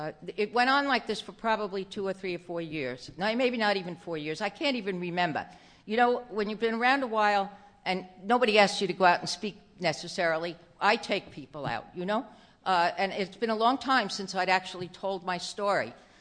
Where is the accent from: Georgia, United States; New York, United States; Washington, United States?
New York, United States; born there; that's where I was born. I was born in Long Island, and I had a wonderful childhood.